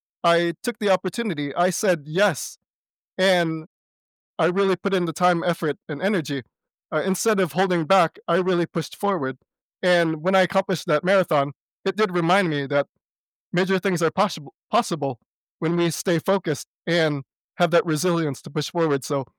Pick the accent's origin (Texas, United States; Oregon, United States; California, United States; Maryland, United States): California, United States; Not a lot of people know that, but growing up on California, I do like jambalaya.